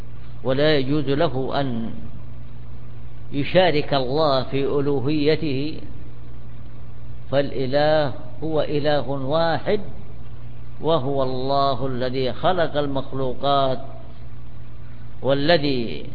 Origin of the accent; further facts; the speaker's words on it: Saudi Arabia; عندنا في المملكة العربية السعودية